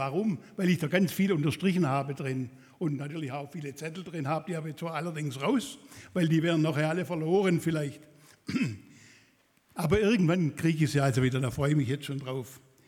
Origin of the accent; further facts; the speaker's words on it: Swabia, Germany; Und ich sagte, ich bin Schwabe, natürlich.